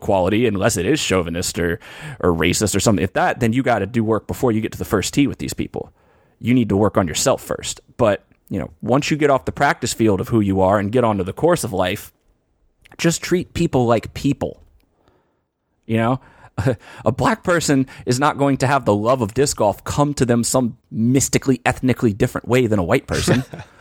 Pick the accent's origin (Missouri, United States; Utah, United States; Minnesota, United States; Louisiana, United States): Louisiana, United States; You know, I come from Louisiana, they come from New York or from different parts of North Carolina.